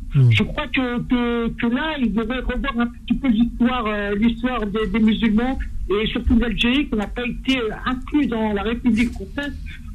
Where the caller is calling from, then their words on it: Sevran, Île-de-France, France; Moi, je suis de Sevran, de Lot.